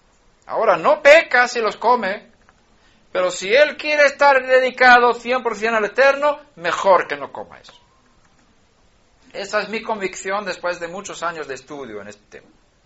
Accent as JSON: {"language": "Spanish", "country": "Sweden", "tie": "born there", "second_language": "Spanish", "said": "Nosotros nacimos en Suecia, y Noruega está al lado."}